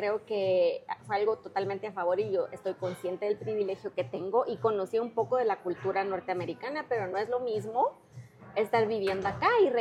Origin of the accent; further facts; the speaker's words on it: Guatemala; now in Denver, United States; Yo soy una inmigrante de Guatemala.